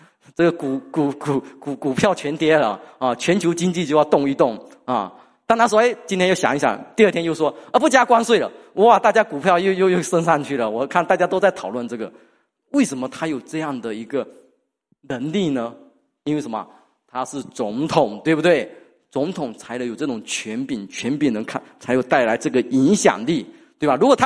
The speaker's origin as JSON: {"language": "Chinese", "region": "Fujian", "country": "China", "said": "爱拼才会赢嘛，对不对？我们福建人说的，爱拼才会赢"}